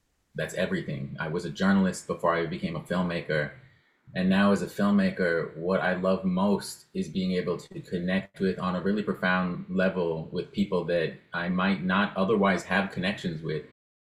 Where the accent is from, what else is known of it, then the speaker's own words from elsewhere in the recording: New Mexico, United States; now in Oakland, United States; I live in Oakland. I'm from New Mexico, but I've been here for over 15 years now, so it's definitely home.